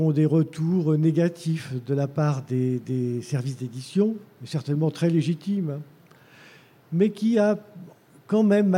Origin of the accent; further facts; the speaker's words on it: Nouvelle-Aquitaine, France; mais moi, je viens de la Creuse.